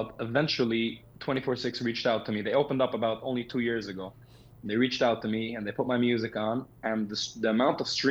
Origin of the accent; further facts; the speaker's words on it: Brooklyn, New York, United States; first language Yiddish; English is a second language; Now, my first language was Yiddish. I grew up in a Hasidic home in Brooklyn, New York. And I always spoke Yiddish. Yiddish is the language that I think in.